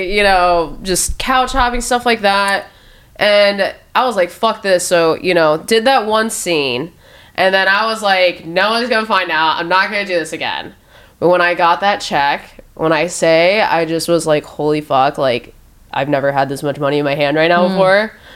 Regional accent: Omaha, Nebraska, United States; now in Los Angeles, United States; I'm from Omaha, Nebraska originally.

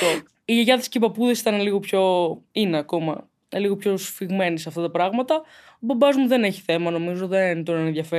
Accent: Zakynthos, Ionian Islands, Greece; now in Athens, Greece; κατάγομαι από τη Ζάκυνθο. Εκεί μεγάλωσα βασικά κιόλας. Έχω έρθει στην Αθήνα για σπουδές. Σπουδάζω στο Εγάλεο.

